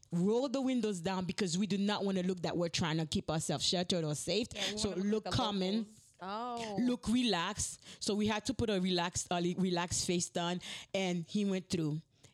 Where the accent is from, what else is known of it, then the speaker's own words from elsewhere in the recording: Haiti; we never heard about gangs growing up in Haiti.